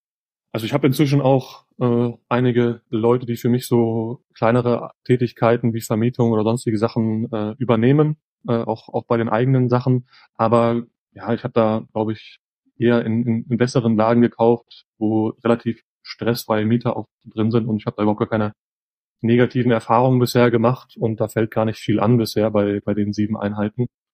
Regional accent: Dorsten, North Rhine-Westphalia, Germany; now in Essen, Germany; vor allen Dingen halt in Dorsten, in meiner Heimatstadt und hier in Essen.

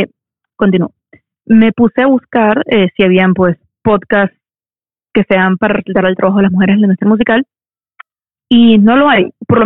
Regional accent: Venezuela; moved away as an adult; now in New York, United States; crecí como activista político en Venezuela. Luego, cuando me mudo a Nueva York, por razones obvias, ¿no? Que me voy de Venezuela, como todo inmigrante

